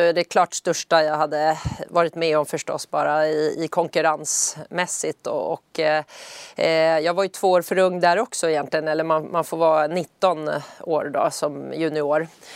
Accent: Södertälje, Stockholm County, Sweden; Jag hade ju småsprungit lite mindre lopp i Södertälje där jag är uppvuxen.

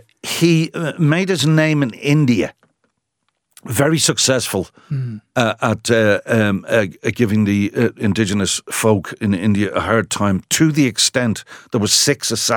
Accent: Ireland; And obviously where my sympathies are, because primarily because I'm Irish and secondly because I'm a human being.

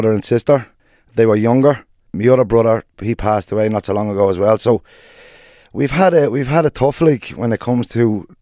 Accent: Blanchardstown, Leinster, Ireland; I was born and raised in Blanchardstown. It's a nice area if anybody doesn't know it.

